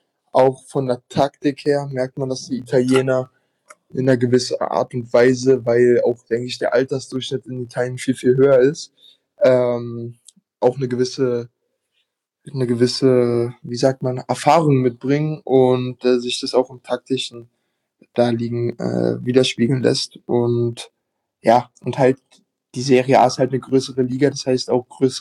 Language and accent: German; Berlin, Germany; ich komme aus Berlin, meine Familie wohnt.